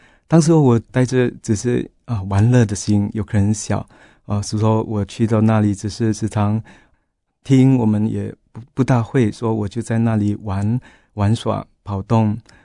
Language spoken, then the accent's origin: Chinese; Singapore; 我来自一个小康之家，我有哥哥姐姐，自己排行最小， 因为早期在新加坡我们家境比较贫苦，在乡下的时候我们都一家人一起在一间房子里面住下来